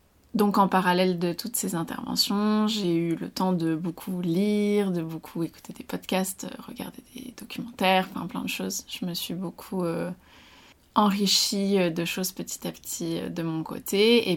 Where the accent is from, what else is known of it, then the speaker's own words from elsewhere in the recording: Die, Auvergne-Rhône-Alpes, France; Je suis née à Die, j'ai grandi principalement ici.